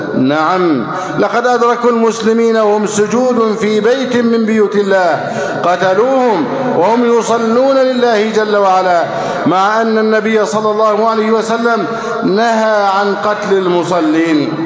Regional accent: Egypt; يقول عن بلدنا مصر: مصر دولة غير إسلامية

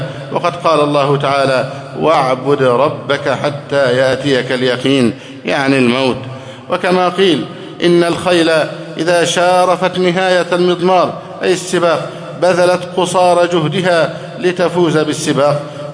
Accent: Egypt; اللهم احفظ بلدنا مصر أمنا أمانا، سخاء رخاء

